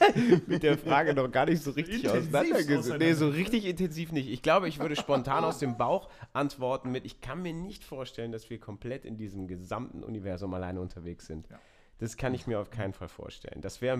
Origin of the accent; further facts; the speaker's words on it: Mönchengladbach, North Rhine-Westphalia, Germany; Ich komme aus Mönchengladbach, bin ein Gladbacher Jung, der Fohlen.